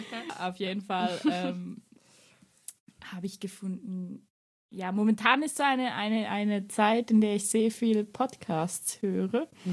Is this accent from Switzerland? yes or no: yes; Switzerland; Ich komme aus der Schweiz.